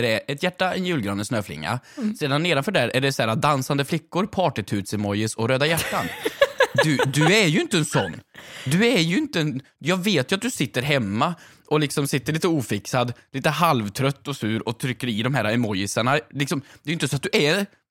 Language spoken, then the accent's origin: Swedish; Värmland, Sweden; Nej men jag är ju från Värmland